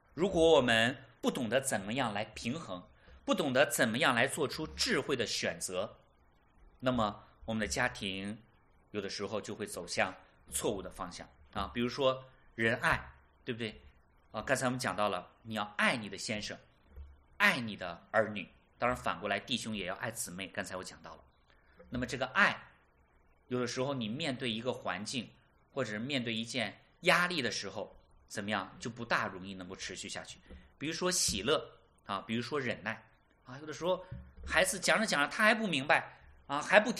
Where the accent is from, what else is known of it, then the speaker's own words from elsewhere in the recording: China; 但是我是从大陆来的，我知道大陆的姊妹女性啊，这方面真的需要